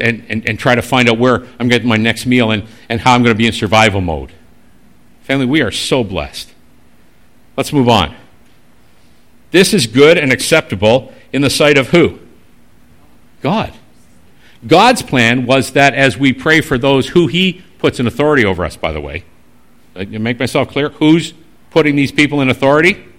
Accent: Northern Ireland, United Kingdom; I'm Northern Irish.

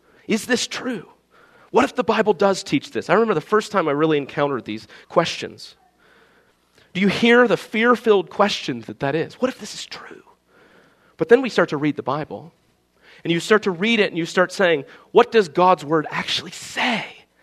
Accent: Friendsville, United States; We grew up out in Friendsville

